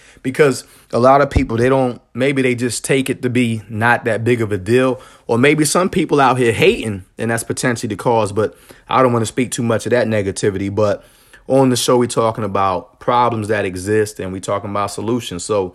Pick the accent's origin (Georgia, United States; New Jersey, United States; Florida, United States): New Jersey, United States; And I've seen this thing several times growing up in Jersey where they would hate the Haitian people.